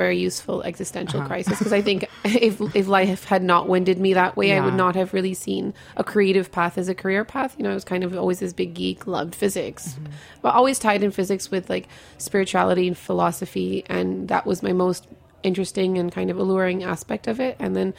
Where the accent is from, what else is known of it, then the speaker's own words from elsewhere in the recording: Montreal, Quebec, Canada; moved away as an adult; now in New Delhi, India; I'm from Montreal, Canada. So, yeah, I'm like I was saying, I'm a proper French-Canadian girl with an Indian exterior and Indian parents.